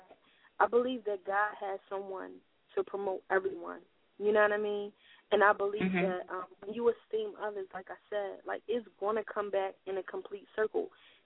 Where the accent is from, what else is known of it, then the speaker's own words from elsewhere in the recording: Philadelphia, Pennsylvania, United States; because I'm from Philadelphia, West Philadelphia, uh-huh. born and raised.